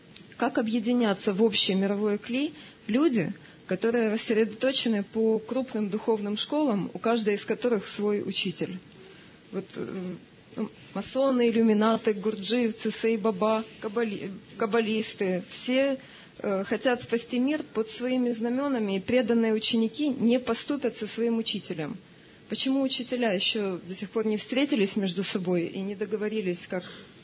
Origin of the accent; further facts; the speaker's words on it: Kyiv, Ukraine; я из Киева.